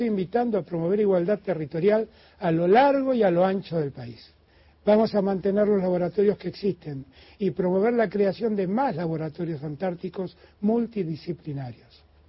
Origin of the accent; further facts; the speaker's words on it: Argentina; siento un gran orgullo por estar hoy aquí, en la Antártida Argentina. Debo empezar agradeciéndoles, como argentino